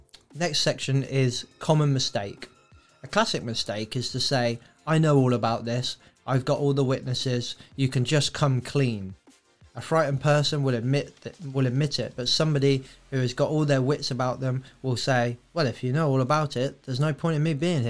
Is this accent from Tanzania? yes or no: no; Ireland; I'm the Irish one in the middle who's just about to say, we've got ya.